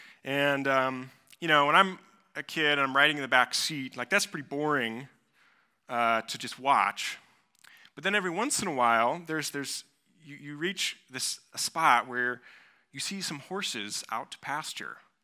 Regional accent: Kansas, United States; I'm from Kansas, grew up in Kansas, and it's, you know, pretty rural.

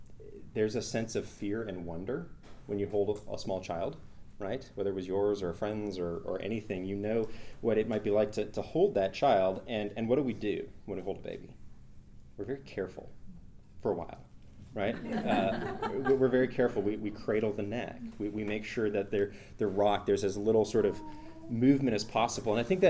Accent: Canada; being a Canadian, I just think they're funny and hilarious

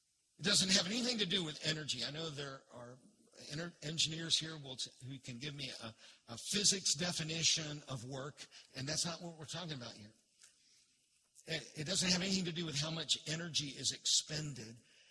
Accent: Florida, United States; Now, I grew up in Central Florida. And when I grew up in Central Florida, there were orange groves everywhere.

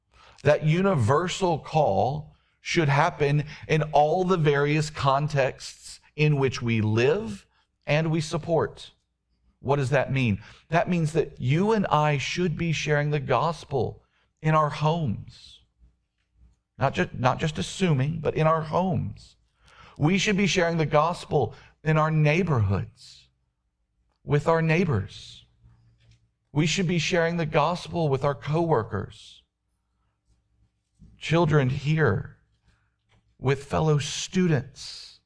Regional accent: the South, United States; but I grew up in the South, so I thought I was a Christian.

